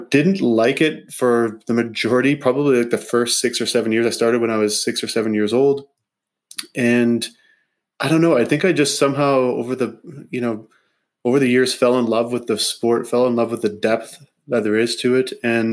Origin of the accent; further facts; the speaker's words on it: Grasswood, Saskatchewan, Canada; I grew up in Saskatchewan, actually. So I grew up just south of Saskatoon in a small community called Grasswood. I think it has about 100 people if you count all the cats and dogs.